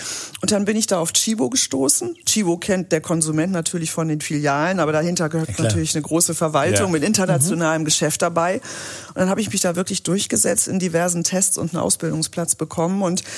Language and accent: German; Glückstadt, Schleswig-Holstein, Germany; Ich bin in Glückstadt geboren und bis zum Abitur gewesen. Glückstadt ist westlich von Hamburg.